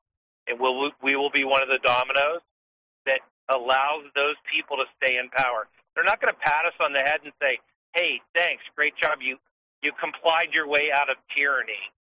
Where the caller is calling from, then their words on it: Surprise, Arizona, United States; I'm from Northwest Metro Phoenix area, and surprise.